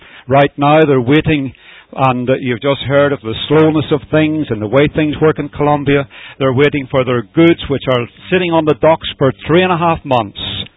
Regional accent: Ireland; and I'm an Irishman, and do things back to front

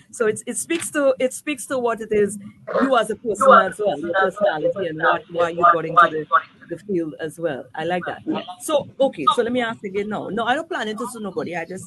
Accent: Grenada; now in Saint Lucia; I mean, I am from Grenada, and I have not been exposed to the way that it's very, very much pronounced here in St. Lucia.

